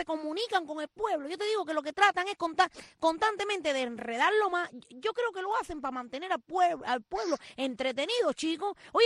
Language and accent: Spanish; Cuba; somos cubanos estabulados